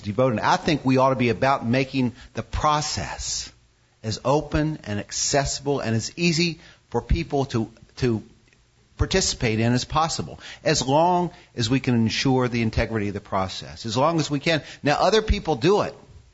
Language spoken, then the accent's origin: English; United States; And we're American. You know, we love to be cynical about government.